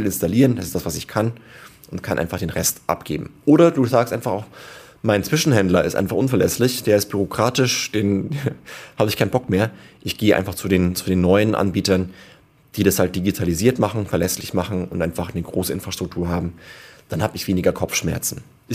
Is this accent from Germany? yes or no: yes; Tirschenreuth, Bavaria, Germany; let's say in Tirschenreuth, wo ich herkomme